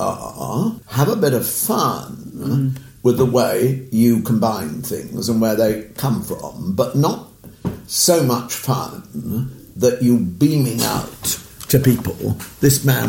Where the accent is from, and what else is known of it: London, United Kingdom; born or raised there